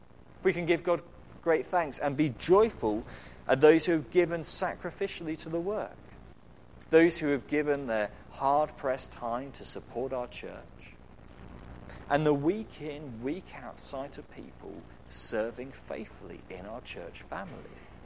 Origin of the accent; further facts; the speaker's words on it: England, United Kingdom; this may be in part because we're English, or at least British